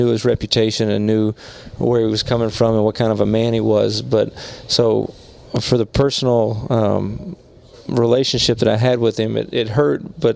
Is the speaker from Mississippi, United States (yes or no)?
yes; Mississippi, United States; I grew up in the South, Mississippi, and grew up in a Christian home, and knew of the Bible and church and God and Jesus from a young age.